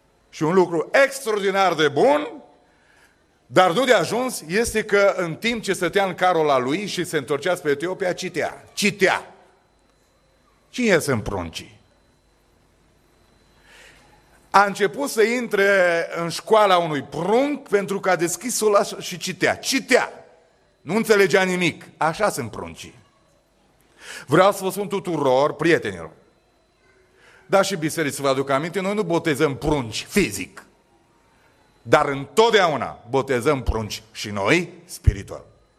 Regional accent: Romania; noi venim din România, neamul nostru, satul nostru, religia noastră, am stat vis-a-vis de biserica ortodoxă, am trăit printre cruci foarte bine, că în România sunt mai multe cruci decât semne de circulație.

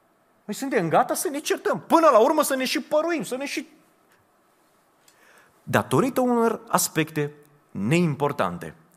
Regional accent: Reșița, Caraș-Severin, Romania; born there; m-am născut în Reșița, am stat o perioadă acolo

